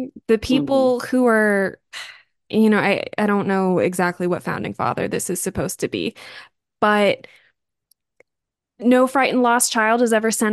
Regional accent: Maryland, United States; Yeah, I grew up in Maryland, which is the East Coast is obsessed with talking about being the birthplace of the revolution

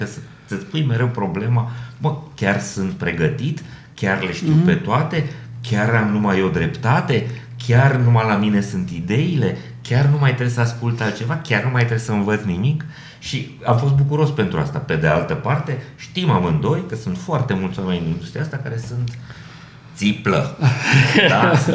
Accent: Maramureș County, Romania; și eu vin din Maramureș

